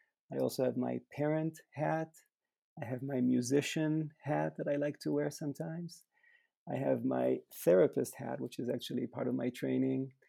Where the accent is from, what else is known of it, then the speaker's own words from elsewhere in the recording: Israel; now in Boulder, United States; I am a professor at CU Boulder, and I am from Israel, and I have been in Boulder for about 18 years.